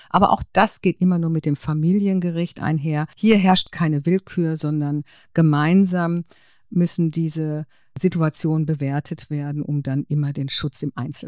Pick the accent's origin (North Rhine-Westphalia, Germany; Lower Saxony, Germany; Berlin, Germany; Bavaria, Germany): North Rhine-Westphalia, Germany; Dortmund; born there; jetzt in meiner Geburtsstadt Dortmund